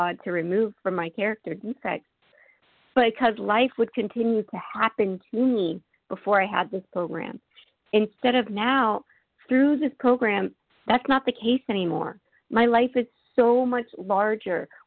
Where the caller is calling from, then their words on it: Florida, United States; I'm calling from Florida.